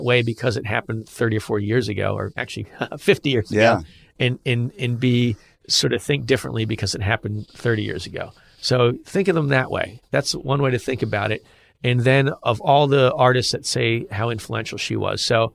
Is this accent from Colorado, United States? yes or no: no; Philadelphia, Pennsylvania, United States; There's also some 70s soul stuff that, you know, I'm from Philly.